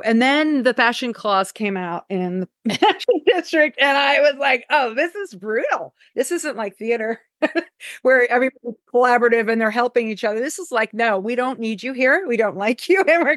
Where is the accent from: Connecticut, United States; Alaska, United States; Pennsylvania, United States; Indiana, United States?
Pennsylvania, United States; Well, I'm a PA girl. So I studied costume design in Pennsylvania